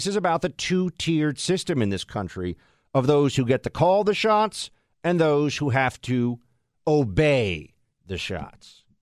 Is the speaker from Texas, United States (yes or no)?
no; New York City, New York, United States; I grew up here in New York, and I just always knew that I was never going to go to this thing.